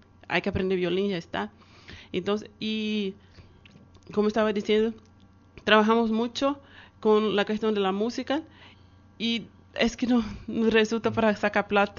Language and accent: Spanish; Bahia, Brazil; nosotros que somos de Bahía